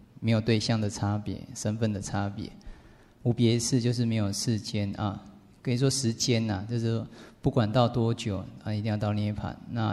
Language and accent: Chinese; Taiwan; 所以我觉得啊，像我们台湾那种素食餐厅